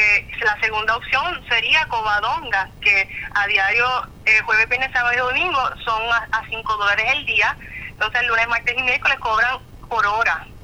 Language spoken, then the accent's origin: Spanish; Puerto Rico; somos todos puertorriqueños, somos todas personas que vivimos en Puerto Rico